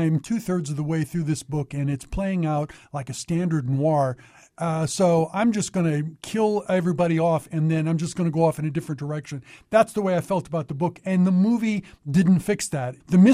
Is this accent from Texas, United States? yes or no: yes; Texas, United States; It helped that I grew up in Texas around the same time that the film is purported to take place.